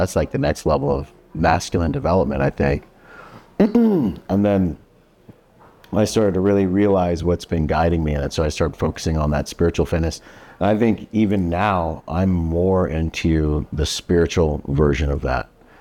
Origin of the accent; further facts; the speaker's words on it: Washington, United States; So I grew up in Washington State, and then my dad was in the Bahamas.